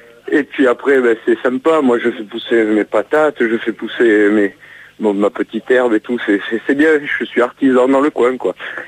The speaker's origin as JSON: {"language": "French", "region": "Nouvelle-Aquitaine", "country": "France", "said": "Alors, je viens du Limousin, j'écoute la radio, là."}